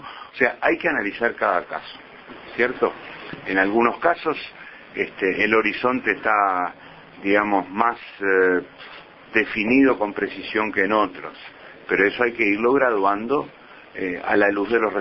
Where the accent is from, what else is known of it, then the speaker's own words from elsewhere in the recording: Uruguay; A mí me alegra como uruguayo